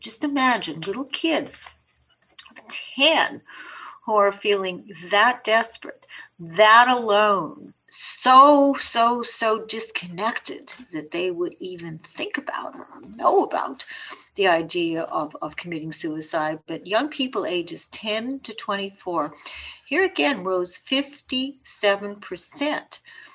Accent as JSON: {"language": "English", "country": "Canada", "said": "when I lived in Montreal, and of course you all know that I am Canadian and I have dual citizenship, of course."}